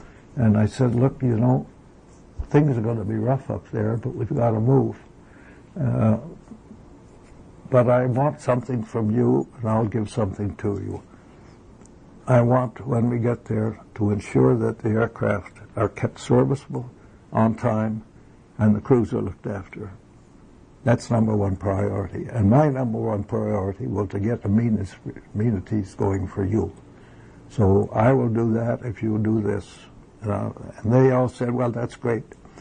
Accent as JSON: {"language": "English", "country": "Canada", "said": "Only once was there ever anything said in any of my reports about me being Canadian, it made a difference."}